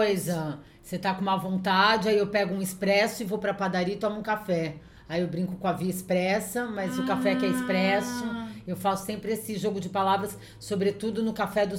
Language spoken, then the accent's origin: Portuguese; Santos, São Paulo, Brazil; Eu passei toda a minha infância, adolescência em Santos